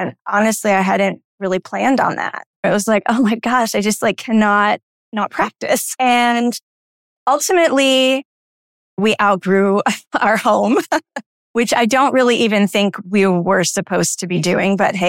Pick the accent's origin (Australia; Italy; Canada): Canada; now in Flower Mound, United States; I'm from Canada, so I was like completely different time zone than my family.